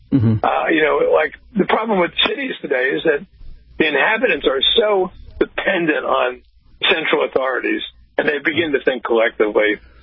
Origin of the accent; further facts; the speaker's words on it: Newark, New Jersey, United States; and I grew up in Newark, New Jersey, and although it's a little more dysfunctional than most